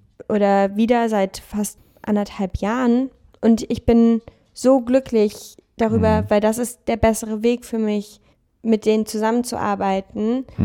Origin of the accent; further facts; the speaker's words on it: Cologne, North Rhine-Westphalia, Germany; ich bin hier in Köln groß geworden und habe hier ganz viel Zeit verbracht und dann bin ich nach Hamburg gegangen